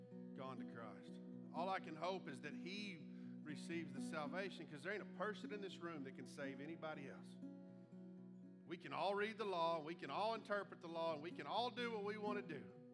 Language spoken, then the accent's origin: English; Sea City, Texas, United States; we were in Abilene, and I grew up in Sea City